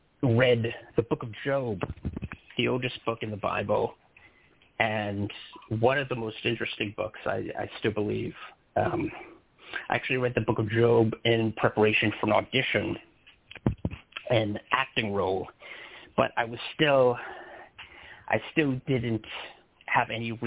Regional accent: Brooklyn, New York, United States; born there; I was born in Brooklyn in the 1980s to a family of mixed, I guess you would say, religious convictions or belief.

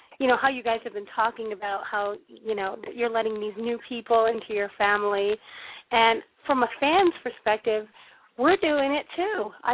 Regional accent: Connecticut, United States; now in Salt Lake City, United States; I live in Salt Lake City, Utah, but I am from Michelle's area. I'm from Connecticut.

